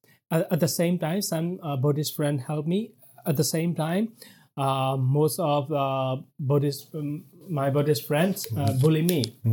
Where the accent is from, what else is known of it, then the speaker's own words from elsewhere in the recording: Daye, Myanmar; English is a second language; also born or lived in Yangon; I was born in Yangon, but I raised up in a small town called Daye. It is a little bit far from not. I think 8 hours away from Yangon. Yeah. And then I moved to Yangon. I was born in 1984, and then I moved to Yangon